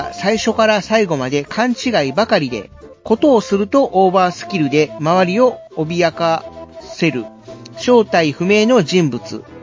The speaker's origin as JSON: {"language": "Japanese", "town": "Kobe", "region": "Hyogo", "country": "Japan", "said": "ちなみに僕は神戸出身なんで。"}